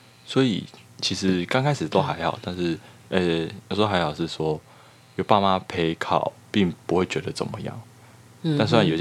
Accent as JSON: {"language": "Chinese", "region": "Taoyuan", "country": "Taiwan", "said": "你妈先问我是哪里人，我说我是桃园人"}